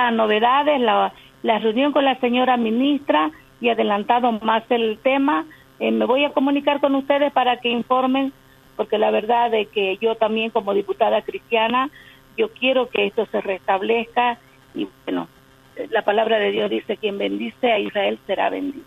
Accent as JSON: {"language": "Spanish", "country": "Bolivia", "said": "Nos interesa mucho como bolivianos"}